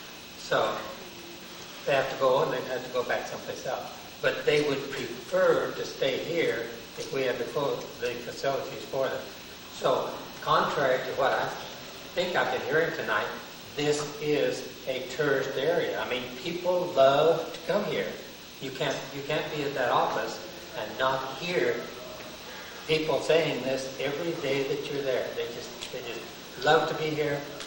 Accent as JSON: {"language": "English", "region": "Montana", "country": "United States", "tie": "born or raised there", "said": "Well, hey, I was raised in Montana. That was agricultural too, but it's changed a lot."}